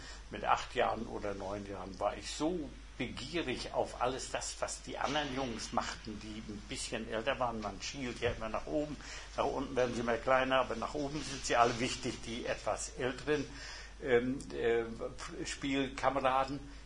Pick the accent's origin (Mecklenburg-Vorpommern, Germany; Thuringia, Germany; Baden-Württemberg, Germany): Mecklenburg-Vorpommern, Germany; Rostock; born there; also ich bin in Rostock geboren, also ein typischer Rostocker.